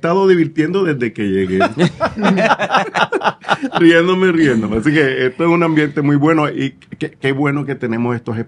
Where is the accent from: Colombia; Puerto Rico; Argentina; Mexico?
Puerto Rico; Soy el segundo puertorriqueño que lleva el...